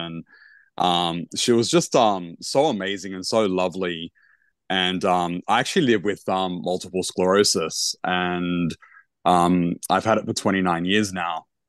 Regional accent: Sydney, New South Wales, Australia; She actually came to Melbourne, and I'm from Sydney

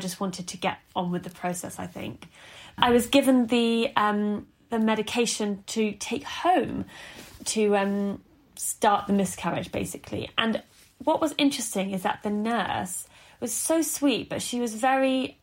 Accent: United Kingdom; And being very British, I think, I felt sorry for her.

